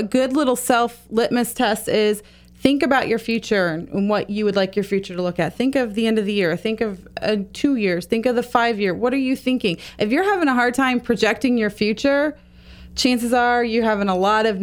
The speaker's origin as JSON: {"language": "English", "region": "Florida", "country": "United States", "said": "You know, we're from Florida and I'm not really a snow fan, so I don't want to make snowballs."}